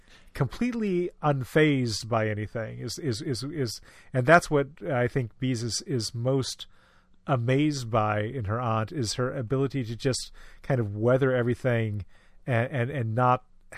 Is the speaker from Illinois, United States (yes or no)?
yes; Eureka, Illinois, United States; I never actually met any celebrities because I grew up in Eureka, Illinois.